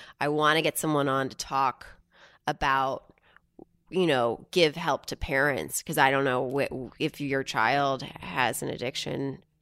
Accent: Houston, Texas, United States; I remember growing up in Houston, a lot of people had pools because it's 110 degrees.

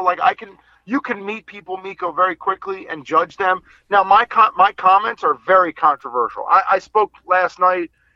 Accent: Atlantic City, New Jersey, United States; I'm from Atlantic City, New Jersey. I went to Atlantic City High School. I had my bar mitzvah at Trump Castle Hotel and Casino in Atlantic City.

